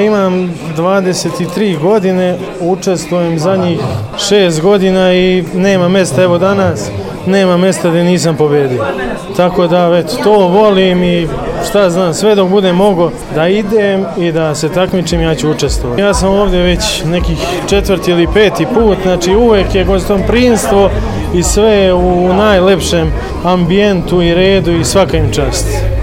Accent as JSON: {"language": "Serbian", "town": "Čačak", "region": "Šumadija and Western Serbia", "country": "Serbia", "tie": "born or raised there", "said": "dolazim, rodom sam iz Čačka, iz Srbije"}